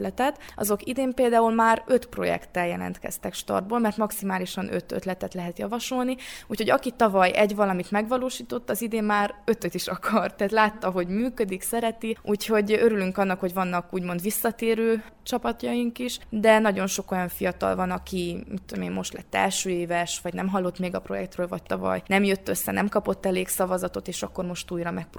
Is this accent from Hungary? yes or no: no; Satu Mare, Satu Mare County, Romania; now in Cluj-Napoca, Romania; én is szatmári vagyok például, és nincsen még kolozsvári személyem